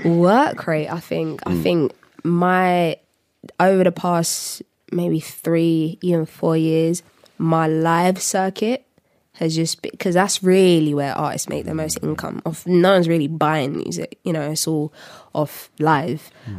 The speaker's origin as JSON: {"language": "English", "region": "London", "country": "United Kingdom", "said": "So I would have just thought because I'm a Londoner"}